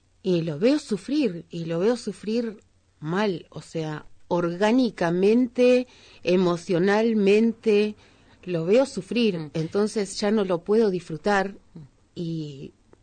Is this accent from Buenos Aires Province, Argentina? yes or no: no; Bariloche, Río Negro, Argentina; Yo me crié en Bariloche esperando la fiesta de la nieve, el cumpleaños de Bariloche